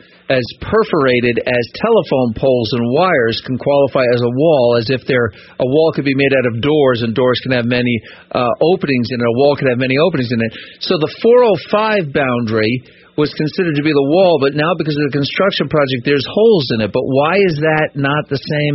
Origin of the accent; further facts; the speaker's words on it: Great Neck, New York, United States; Now, I grew up in Great Neck, which we know is the promised land on Long Island.